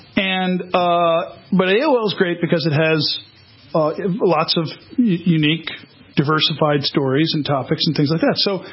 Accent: Massapequa, New York, United States; Now, when I grew up on Long Island in Massapequa

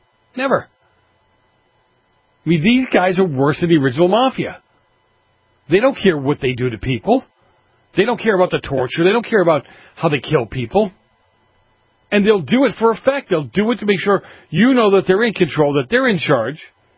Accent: Boston, Massachusetts, United States; You know, years ago when I was growing up in Boston, one of the things I remember about the mafia were kids and old people were off limits

